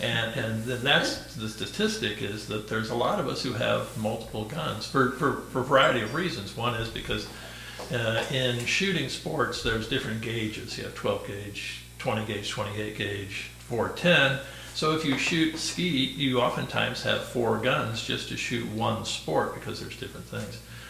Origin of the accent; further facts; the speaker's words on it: Omaha, Nebraska, United States; I grew up in Omaha, not on a farm. John grew up in rural southern Illinois. I grew up in Omaha.